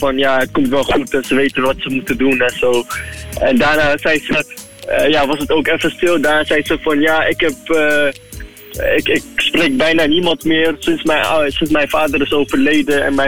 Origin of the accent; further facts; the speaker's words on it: Iraq; Terwijl ik niet eens op een Italiaan lijk en ik ben gewoon Irakees.